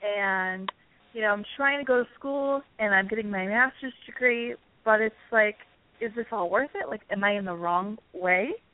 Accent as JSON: {"language": "English", "region": "Massachusetts", "country": "United States", "said": "I'm from Massachusetts."}